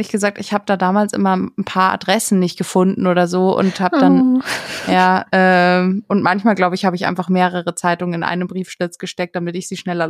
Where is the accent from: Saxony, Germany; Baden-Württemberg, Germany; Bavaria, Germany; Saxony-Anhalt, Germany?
Bavaria, Germany; Herrsching; Nee, damals noch in Herrsching, wo ich aufgewachsen bin.